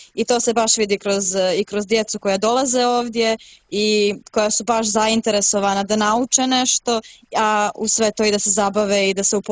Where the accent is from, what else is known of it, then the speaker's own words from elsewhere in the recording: Montenegro; Možda je teže to odraditi kod nas u Crnoj Gori pošto mi imamo dosta omladine